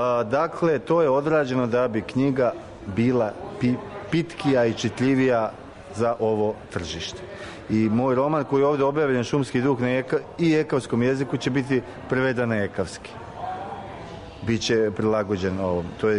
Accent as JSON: {"language": "Serbian", "region": "Belgrade", "country": "Serbia", "tie": "born or raised there", "said": "mnogi mene doživljavaju kao prirodnog ekavca. Ja sam odrastao u Beogradu, ovdje se zna kako se govori."}